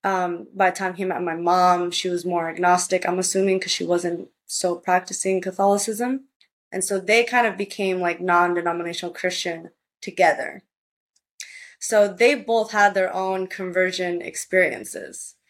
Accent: Puerto Rico; also born or lived in United States; because I spent part of my childhood growing up in Puerto Rico back and forth between the states

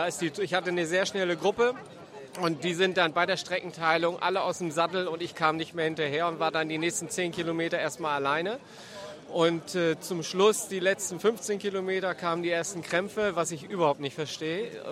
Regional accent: Bremen, Germany; born there; Und ich als gebürtiger Bremer bin dann natürlich richtig happy

